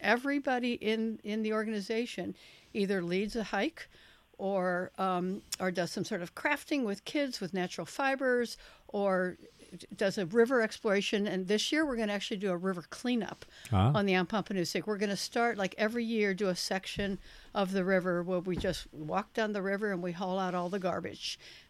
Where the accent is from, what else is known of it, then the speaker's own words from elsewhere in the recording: St. Louis, Missouri, United States; I grew up in St. Louis, and I was actually an art major at Webster College and got a master's in teaching art. And I taught art for 20 years back in Missouri.